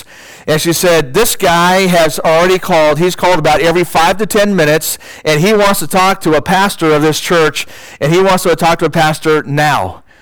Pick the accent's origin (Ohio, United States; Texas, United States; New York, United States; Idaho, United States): Texas, United States; Needville; But yes, I'm from Needville, Texas.